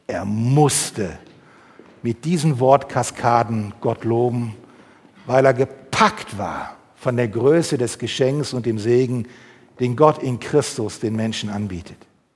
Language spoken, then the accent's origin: German; North Rhine-Westphalia, Germany; Im Ruhrgebiet, wo ich aufgewachsen bin, gab es nur so einen Spruch